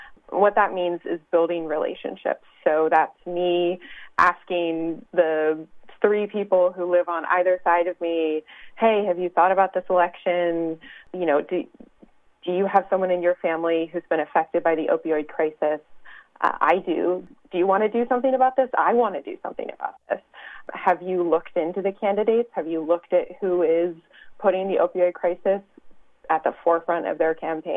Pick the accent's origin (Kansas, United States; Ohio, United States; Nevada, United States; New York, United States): Ohio, United States; also born or lived in Northeast US; So I grew up in the Midwest, not too far from here, about 5 minutes from the Indiana border in Ohio. And I graduated and I moved away and lived in the Northeast for about 10 years and came back to the Midwest